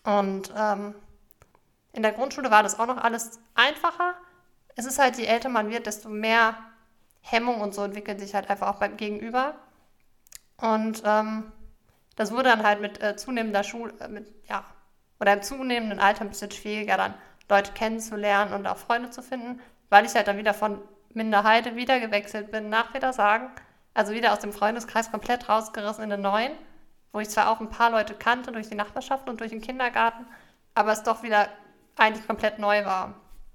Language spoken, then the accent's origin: German; Petershagen, North Rhine-Westphalia, Germany; also born or lived in Bochum; komme gebürtig aus Petershagen, also bin ja auch Ur-Ostwestfale, sage ich mal, und habe bis 2013 auch in Petershagen gewohnt